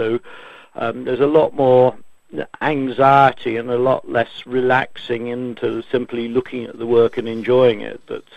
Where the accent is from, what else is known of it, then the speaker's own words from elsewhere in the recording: England, United Kingdom; born there; No, I was born in England, which is fairly shameful, but there we are.